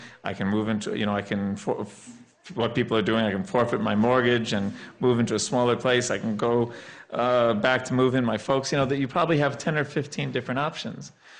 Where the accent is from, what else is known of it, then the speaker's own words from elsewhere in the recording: New York, United States; Yeah, but I grew up in New York.